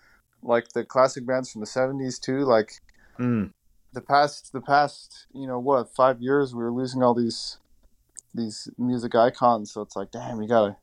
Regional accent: Los Angeles, California, United States; So we're from Los Angeles, obviously. We're kind of spread out around the city. I live in Inglewood

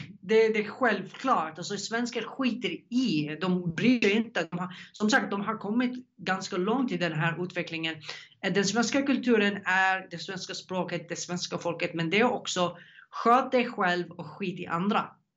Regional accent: Yemen; now in Sweden; Jag kom från Jemen till Jemen.

